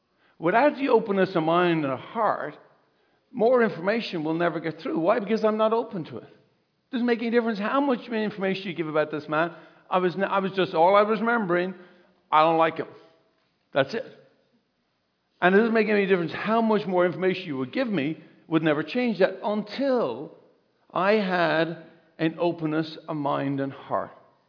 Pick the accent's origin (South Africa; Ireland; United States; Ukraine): Ireland; I'm very Irish, right?